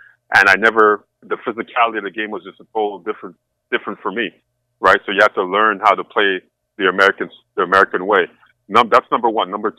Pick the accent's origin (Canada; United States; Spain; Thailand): Canada; Montreal, Quebec; when we grew up in Montreal